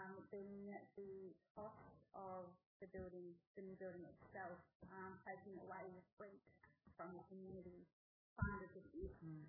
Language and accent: English; Yarrawonga, Victoria, Australia; I grew up in Yarralonga